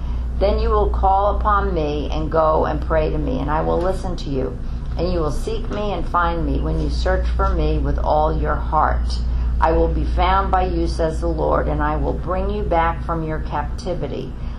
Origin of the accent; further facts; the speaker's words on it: Bronx, New York, United States; I'm from the Bronx. I never got into planting, etc., etc.